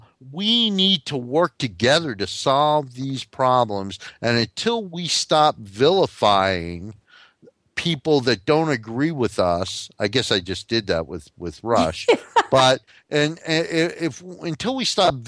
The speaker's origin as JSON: {"language": "English", "region": "New Jersey", "country": "United States", "tie": "born or raised there", "said": "You know, my home state of New Jersey had people like Millicent Fenwick."}